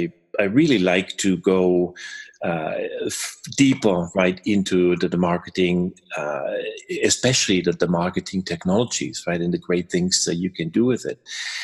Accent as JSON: {"language": "English", "region": "Baden-Württemberg", "country": "Germany", "tie": "born or raised there", "second_language": "English", "moved": "yes", "lives_now": "United States", "said": "I grew up or born in Germany, nearby the Stuttgart area, and then I made it here over to the U.S. Many years ago to Colorado, and at some point I landed here in Southern California, next to or just south of Los Angeles."}